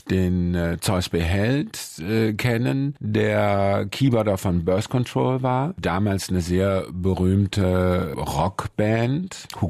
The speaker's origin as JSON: {"language": "German", "town": "Mülheim an der Ruhr", "region": "North Rhine-Westphalia", "country": "Germany", "tie": "born or raised there", "lives_now": "Cologne, Germany", "said": "Mülheim an der Ruhr ist meine Geburtsstadt. Da war ich bis 17 und dann bin ich nach Köln und zwischendurch bin ich wieder zurück. Aber ich glaube, jetzt lebe ich mit einigen Unterbrechungen schon 35 Jahre in Köln."}